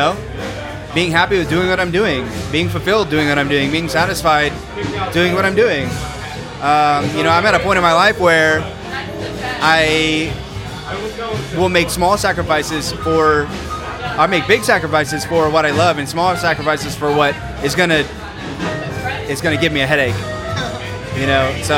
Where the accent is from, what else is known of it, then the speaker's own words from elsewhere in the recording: Texas, United States; town, East Texas. Population is 28,000 to 30,000, right? And the type of people that are coming from my hometown are not where I live now, right?